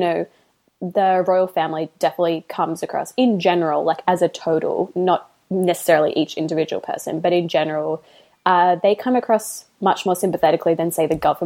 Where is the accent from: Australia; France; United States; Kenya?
Australia; I'm Australian, so we are in the Commonwealth, but Australians are kind of Republicans usually